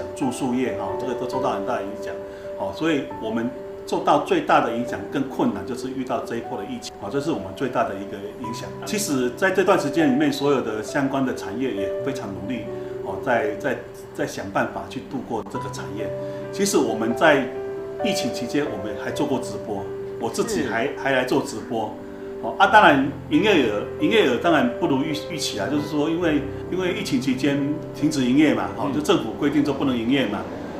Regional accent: Yunlin County, Taiwan; 因为我是土生土长的云林县在地的子弟啦，所以我们小时候唯一的一个休闲娱就是休闲乐趣的一个地方就是逛夜市。

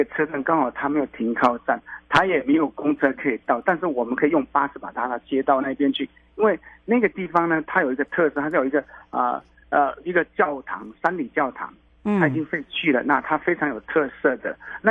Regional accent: Taitung County, Taiwan; 我是台东的

